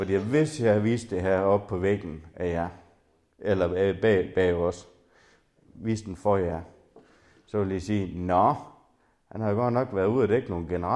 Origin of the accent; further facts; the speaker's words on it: Hillerslev, North Denmark Region, Denmark; Jeg voksede op i Hillerslev